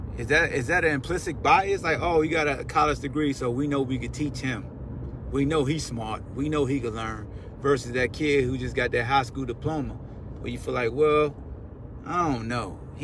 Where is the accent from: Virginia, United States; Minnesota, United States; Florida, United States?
Virginia, United States; Newport News; Like, I grew up in Newport News, Hampton area, in the shipyard.